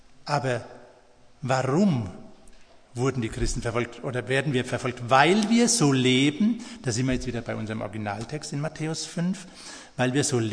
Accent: Germany; Und haben gesagt, ich bin kein Gringo, ich bin Deutscher.

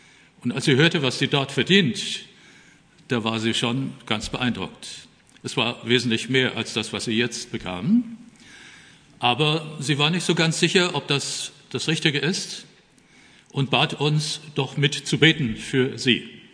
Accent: Oberursel, Hesse, Germany; Ich stamme aus Oberursel im Taunus

